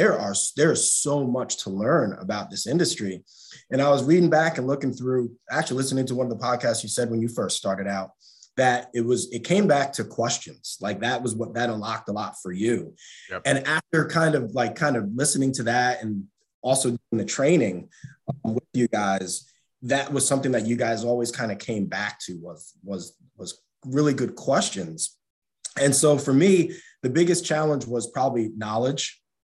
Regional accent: New York, United States; now in Roanoke, United States; I grew up in New York, upstate New York, and played soccer growing up, played soccer at West Virginia University, had a full ride there, and moved down to Roanoke, Virginia

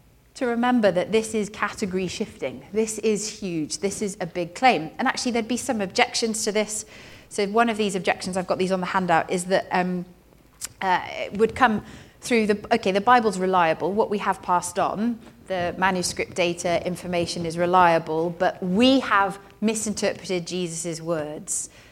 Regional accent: Cardiff, Wales, United Kingdom; so I grew up in Cardiff, and I keep in touch with her

